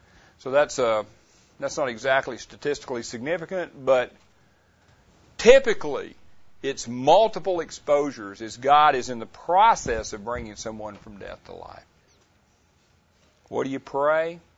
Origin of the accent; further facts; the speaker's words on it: the South, United States; We're kind of from the South, and we don't talk all that fast anyway.